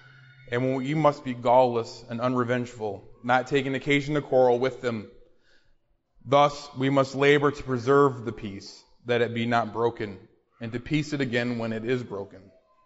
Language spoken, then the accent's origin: English; Chicago, Illinois, United States; But I grew up in Chicago, or outside of Chicago. And in the wintertime, they salt the roads.